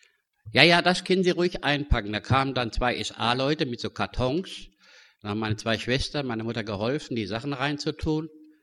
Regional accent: Frankfurt, Hesse, Germany; born or raised there; also born or lived in Dortmund

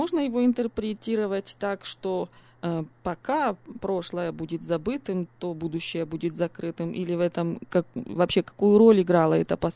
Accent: Chernihiv, Chernihiv Oblast, Ukraine; так как я из Чернигова, для меня вот степи и широкие просторы, горизонт, который можно видеть, это, конечно, для меня все символизирует что-то родное

